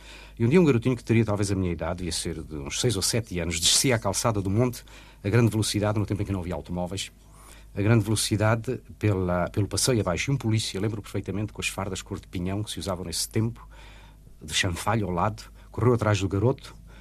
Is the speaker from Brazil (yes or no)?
no; Lisbon, Portugal; born there; Nasci em Lisboa, em uma rua com um nome bastante poético. A Rua da Saudade.